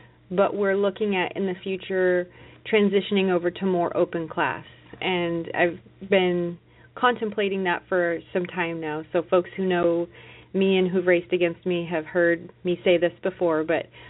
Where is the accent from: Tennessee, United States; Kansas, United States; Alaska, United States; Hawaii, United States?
Alaska, United States; Tok; now in Fairbanks, United States; I grew up in Tok, Alaska, and currently Carl and I and our children reside here in Fairbanks with our kennel of 20 dogs.